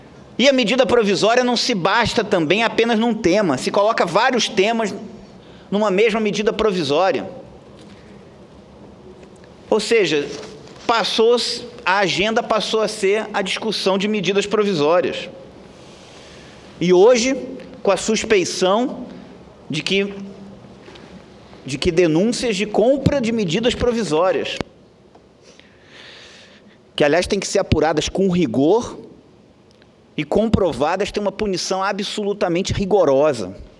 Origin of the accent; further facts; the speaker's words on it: Brazil; Será que é esse tipo de forma de administração pública que a gente sonha como brasileiros?